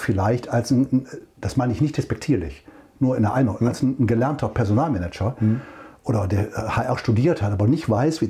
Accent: Wuppertal, North Rhine-Westphalia, Germany; das ist ja in der Nähe von Wuppertal, meiner Heimat.

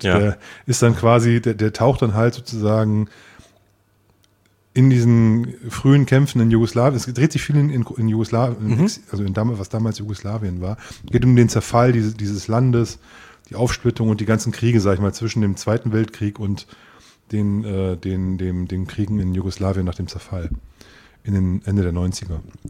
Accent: Leipzig, Saxony, Germany; ich dachte, als Leipziger hat man so eine gewisse Verpflichtung zu seinen lokalen Künstlern und sowas.

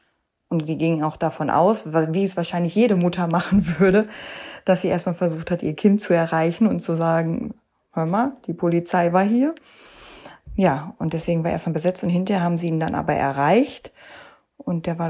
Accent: North Rhine-Westphalia, Germany; oder die haben halt geschockt, wie man das ja so schön nennt bei uns im Ruhrgebiet, ne?

